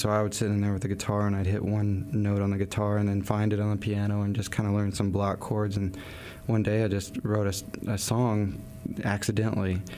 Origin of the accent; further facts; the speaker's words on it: Hickory Creek, Arkansas, United States; I grew up in Hickory Creek, which is about half an hour from Fayetteville. And I went to Springdale High School.